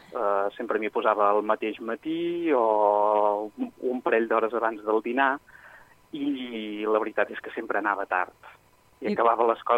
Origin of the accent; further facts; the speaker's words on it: Vic, Catalonia, Spain; sóc un noi de Vic i sóc pastisser aficionat.